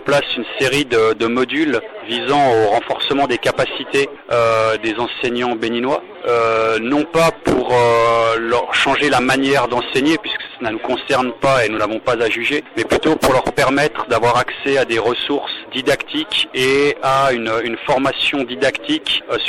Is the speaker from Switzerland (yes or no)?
yes; Switzerland; choses qui, chez nous en Suisse, sont très courantes.